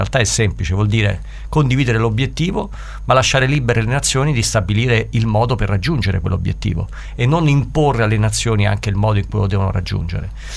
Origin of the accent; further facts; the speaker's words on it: Lazio, Italy; noi, che peraltro veniamo dalla provincia di Latina